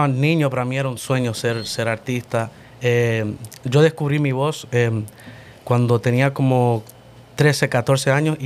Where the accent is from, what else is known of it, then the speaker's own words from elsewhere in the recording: Honduras; born there; yo nací en Honduras, mis padres son hondureños y ya, somos catrachos.